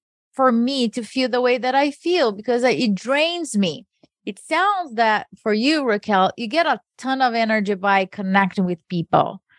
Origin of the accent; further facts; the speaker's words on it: Brazil; I grew up in Brazil